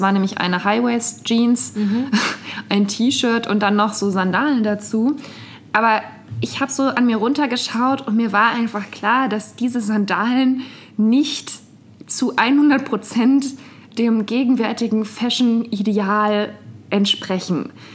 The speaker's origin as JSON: {"language": "German", "region": "Bavaria", "country": "Germany", "tie": "born or raised there"}